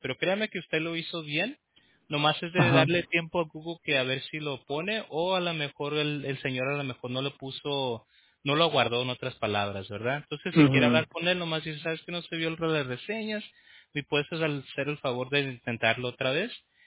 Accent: Prescott Valley, Arizona, United States; Sí, de hecho, en Prescott, Arizona, fui donde okay. Nací. Soy de Prescott Valley, ¿verdad?

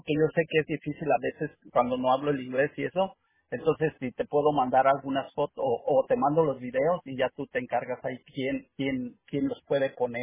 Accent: Mexico; now in United States; allí llegué desde México hace muchos años y luego me moví al sur, al norte de California. Y luego anduve donde quiera, en todos Estados Unidos

